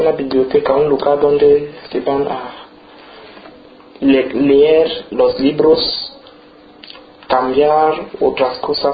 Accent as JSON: {"language": "Spanish", "country": "Cameroon", "lives_now": "Spain", "said": "es que en mi país pensaba que un cocinero trabaja de la mañana hasta la tarde"}